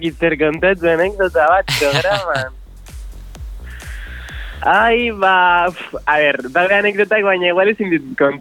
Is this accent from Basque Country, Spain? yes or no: yes; Bilbao, Basque Country, Spain; Basque is a second language; nik berez Bilbokoa nahi. Baina nire euskara, ba, poliki.